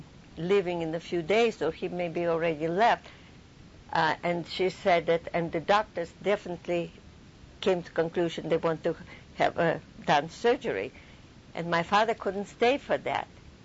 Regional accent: Harbin, Heilongjiang, China; English is a second language; I came from Harbin.

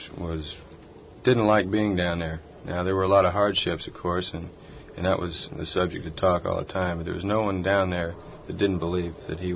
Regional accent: California, United States; born there; also born or lived in Palos Verdes / San Francisco; Yes, I was born in California. We lived for several years in the Palos Verdes area, and then Dad was transferred through his company up to San Francisco.

